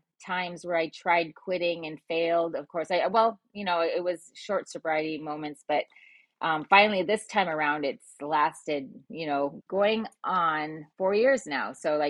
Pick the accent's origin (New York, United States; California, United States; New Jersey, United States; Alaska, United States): Alaska, United States; I was born and raised in Bristol Bay, so I was on a fishing boat when I was just a young girl